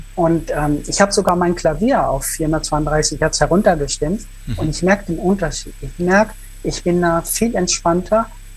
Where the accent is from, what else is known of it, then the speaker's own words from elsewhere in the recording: Asunción, Paraguay; now in Germany; Ich komme aus Asunción, das ist die Hauptstadt von Paraguay in Südamerika.